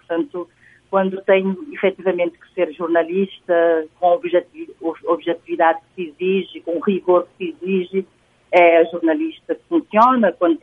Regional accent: São Filipe, Fogo, Cape Verde; eu sou de Bila, sou de São Filipe

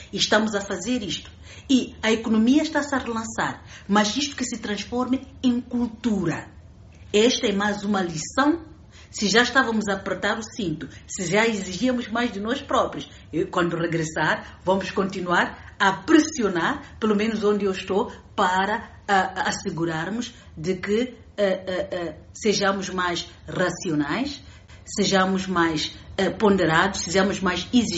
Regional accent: Mozambique; Porque nós próprios, como nação, como moçambicanos, dizemos, olha, contamos com as nossas próprias forças

